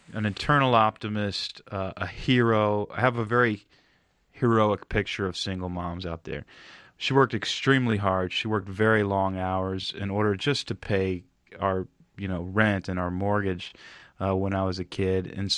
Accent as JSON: {"language": "English", "region": "Texas", "country": "United States", "tie": "born or raised there", "moved": "as an adult", "said": "I grew up in Texas. A friend of mine and I, when I was 20 or 21, jumped in a Volkswagen camping van."}